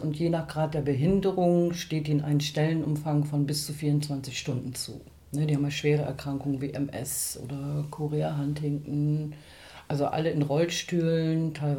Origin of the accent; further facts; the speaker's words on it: Osnabrück, Lower Saxony, Germany; now in Berlin, Germany; Ich wohne seit 23 Jahren in Berlin. Ich komme ursprünglich aus Osnabrück, dem schönen Osnabrück, genau.